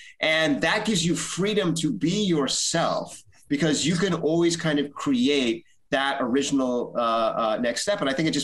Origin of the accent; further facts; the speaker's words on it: United States; for me, growing up in America, it was a very kind of special thing.